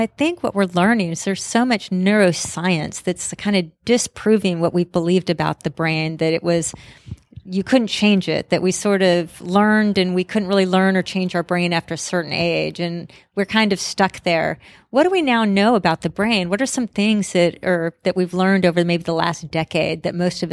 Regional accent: Sedona, Arizona, United States; I shared that I come from Arizona and I grew up in central Arizona, Sedona area.

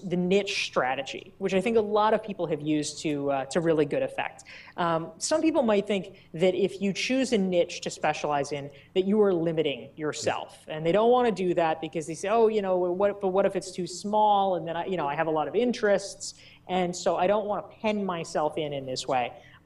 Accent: United States; because A, I'm an American and we don't really care about privacy.

